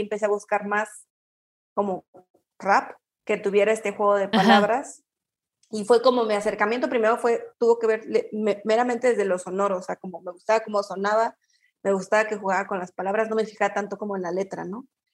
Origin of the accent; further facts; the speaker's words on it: Querétaro, Mexico; also born or lived in Mexico City / Toluca; now in Guadalajara, Mexico; Yo vengo de Ciudad de México, o sea, yo soy queretana, soy queretana.